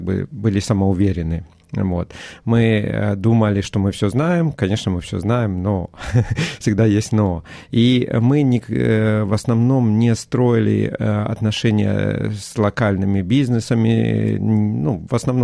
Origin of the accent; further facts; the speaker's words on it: Rostov-on-Don, Rostov Oblast, Russia; now in Australia; Переехал я из Ростова-на-Дону, России. Это недалеко от Черного моря. Переехал в 2008 году.